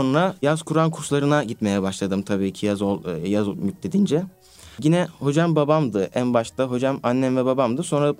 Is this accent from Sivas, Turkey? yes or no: no; Kastamonu, Turkey; Kastamonu'da doğdum ve bu zamanıma kadar Kastamonu'da büyüdüm elhamdülillah.